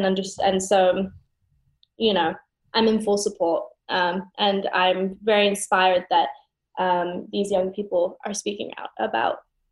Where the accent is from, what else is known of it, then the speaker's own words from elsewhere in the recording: United Kingdom; The fact that I'm British.